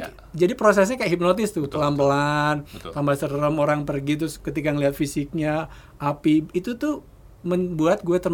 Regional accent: Kendal, Central Java, Indonesia; also born or lived in Jakarta; Waktu SMP, gue dari Jakarta nih, liburan SMP. Gue di Kendal kan, liburan SMP pulang

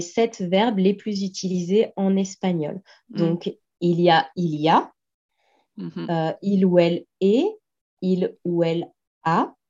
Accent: France; comme j'ai grandi en France

